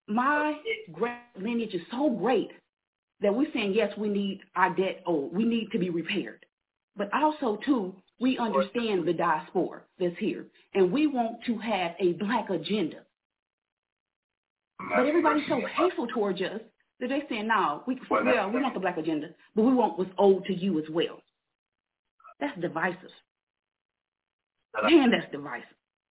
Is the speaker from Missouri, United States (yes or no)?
yes; Kansas City, Missouri, United States